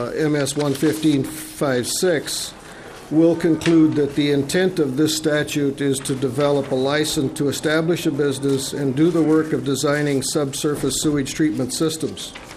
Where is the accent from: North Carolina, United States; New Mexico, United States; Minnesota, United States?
Minnesota, United States; Willmar; I come from Wilmer, Minnesota.